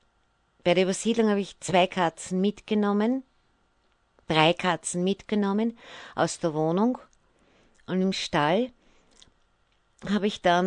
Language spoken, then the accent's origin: German; Austria; wie das bei uns in Österreich heißt